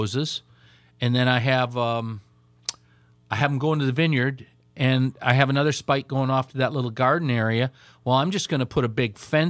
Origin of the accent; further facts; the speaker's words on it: United States; Because I'm an American.